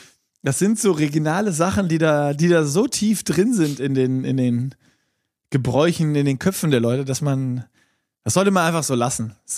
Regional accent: North Rhine-Westphalia, Germany; now in Rhineland, Germany; wo ich herkomme, das ist ja auch das Witzige, aus dem Münsterland, da sagt man tatsächlich Helau. Das heißt so, ich habe als Kind immer Helau gerufen und muss jetzt Alaf rufen.

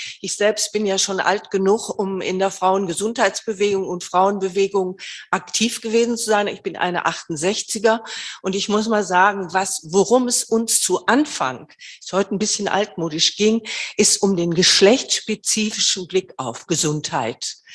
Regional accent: Berlin, Germany; ich komme aus Berlin

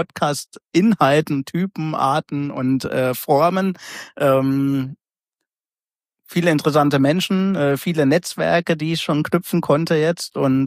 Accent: Schmalkalden, Thuringia, Germany; born or raised there

